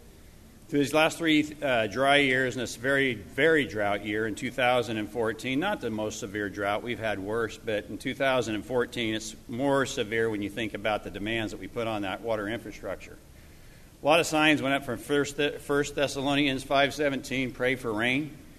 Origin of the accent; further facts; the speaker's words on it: California, United States; 76-77, I grew up on the Stanislaus River.